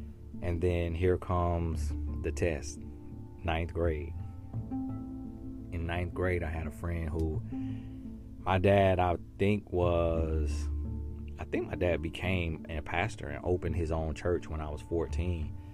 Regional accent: Florida, United States; growing up in Central Florida, you're in the South, and religion is a big deal.

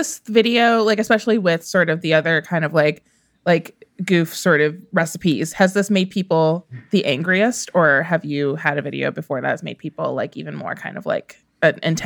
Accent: Midwest, United States; I'm from the Midwest. That's like a food.

